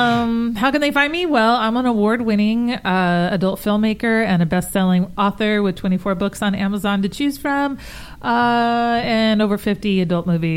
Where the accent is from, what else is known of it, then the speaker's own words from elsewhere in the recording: Hollywood, California, United States; I was raised on the Carnival Midway of the late 60s, early 1970s. So I was raised in 40 different states. And by the time I was 4 years old, my parents decided to land in Hollywood.